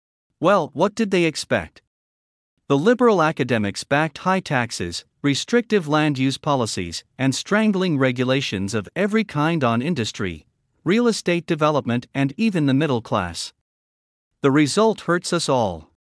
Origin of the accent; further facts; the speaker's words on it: Michigan, United States; I grew up near Detroit in the 1960s and 1970s